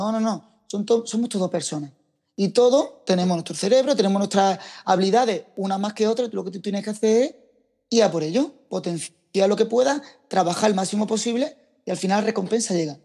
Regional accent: Málaga, Andalusia, Spain; yo soy de Málaga, pero sabía que tenía que salir fuera

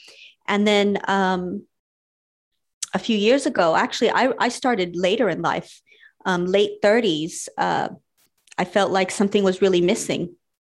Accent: United States; being Mexican American, you grow up with a lot of folklore and a lot of tales.

